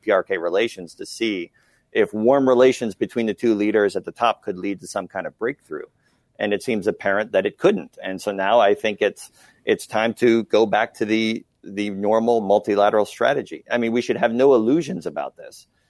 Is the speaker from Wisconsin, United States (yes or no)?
yes; La Crosse, Wisconsin, United States; And so I'm from the La Crosse area, but I have, you know, family in Green Bay.